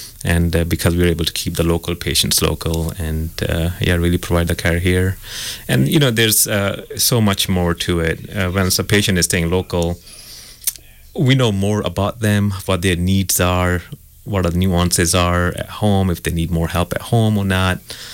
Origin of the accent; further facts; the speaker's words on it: Manchester, North West England, United Kingdom; moved away as an adult; now in Oklahoma City, United States; I grew up in England, Manchester. Did my medicine there, and then I came to Oklahoma City to do my training here.